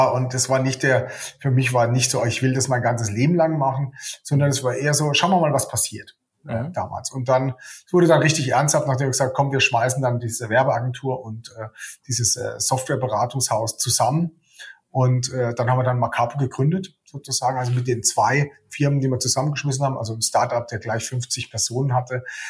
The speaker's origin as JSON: {"language": "German", "region": "Baden-Württemberg", "country": "Germany", "tie": "born or raised there", "moved": "as an adult", "said": "Ja, ich bin tatsächlich im schönen Baden in der Kurpfalz bei Heidelberg, Wiesloch, Kraichgau bin ich groß geworden."}